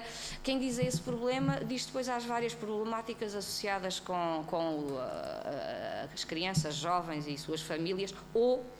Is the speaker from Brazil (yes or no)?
no; Alentejo, Portugal; eu sou do Alentejo, que é uma das áreas onde ele foi amplamente desenvolvido